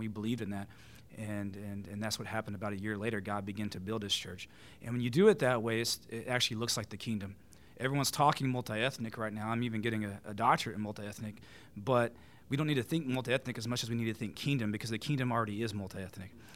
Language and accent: English; Dallas, Texas, United States; now in Chicago, United States; Yeah, I was from Dallas. My wife and I just moved to Chicago.